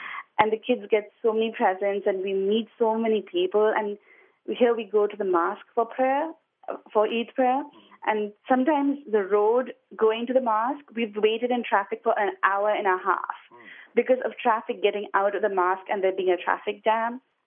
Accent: Mumbai, Maharashtra, India; now in Glendale Heights, United States; I live in Glendale Heights. And I grew up in Bombay, India, all the way from the state of Andhra Pradesh. And the capital is Hyderabad. So we are Hyderabadis

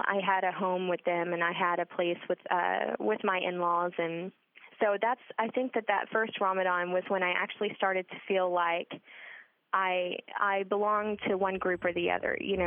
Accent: Dallas, Texas, United States; I am from Dallas, Texas.

